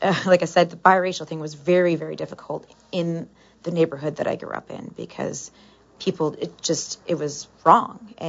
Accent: Detroit, Michigan, United States; I grew up in Detroit. I'm biracial.

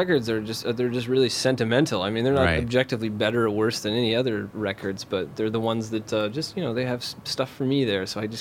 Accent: Minneapolis, Minnesota, United States; they have one in my hometown back in Minneapolis

